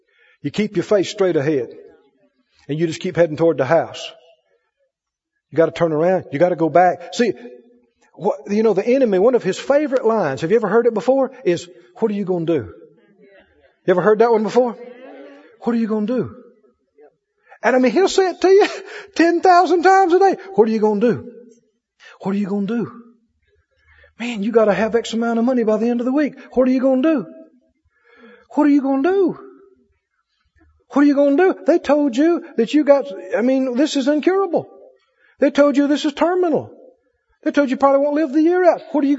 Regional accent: Mississippi, United States

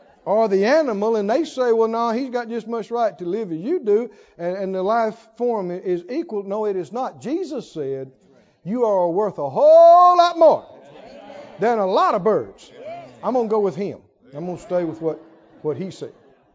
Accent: Mississippi, United States; I come from Mississippi. I think I got some of this in me.

